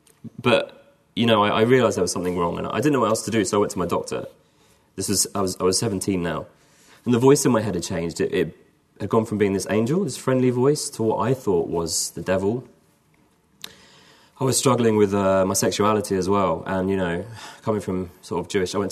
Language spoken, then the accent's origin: English; London, United Kingdom; So I'm from London, and I was going to go off to Manchester